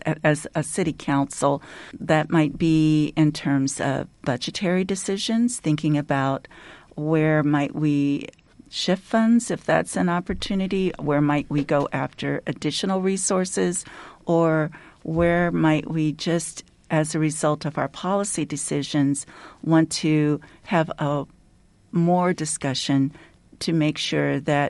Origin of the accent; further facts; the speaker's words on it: Des Moines, Iowa, United States; now in Ames, United States; I am not. I am originally from Des Moines. Mm-hmm. My dad was a postal worker. My mom was a teacher's aide. I grew up there, went out of state to college